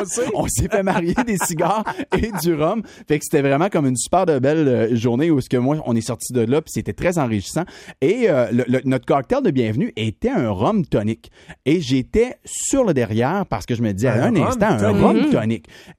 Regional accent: Quebec, Canada; ces produits-là ne sont pas disponibles ici chez nous au Québec

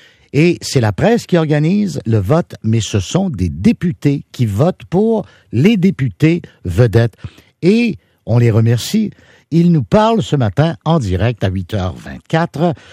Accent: Saint-Laurent, Quebec, Canada; Bien sûr, je suis originaire de Ville-Saint-Laurent

